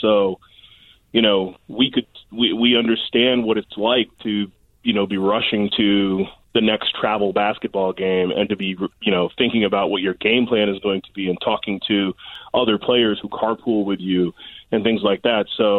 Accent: Syracuse, New York, United States; You know, I came from Syracuse and I grew up in a small town and played basketball

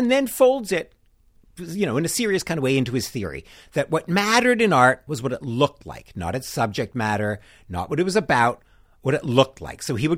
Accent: Philadelphia, Pennsylvania, United States; Ah, what a treat. It's nice to be back in my hometown.

